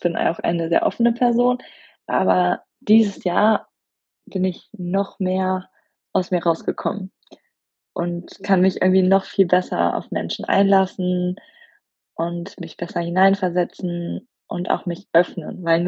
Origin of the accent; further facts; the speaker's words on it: Cologne, North Rhine-Westphalia, Germany; ich bin die Verlobte von Giulio. Ich komme aus Köln, bin 29 Jahre alt